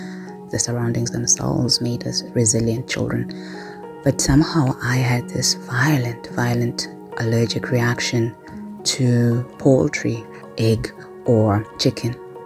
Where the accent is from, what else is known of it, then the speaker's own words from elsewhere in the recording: Mount Fletcher, Eastern Cape, South Africa; when I was maybe 6 or 7 years old, growing up in Mount Fletcher, Esmonyamin, which was a small village where my grandmother and my grandfather raised us.